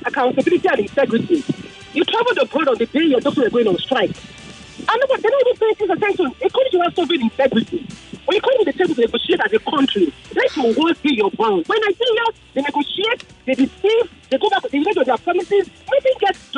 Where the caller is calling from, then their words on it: Maryland, United States; I'm calling from Maryland.